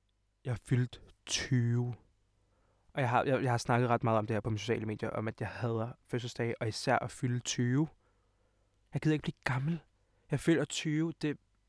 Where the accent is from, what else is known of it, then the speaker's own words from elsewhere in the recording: Hvidovre, Capital Region of Denmark, Denmark; Og jeg er 19 år gammel. Og jeg kommer fra Hvidovre af og er YouTuber.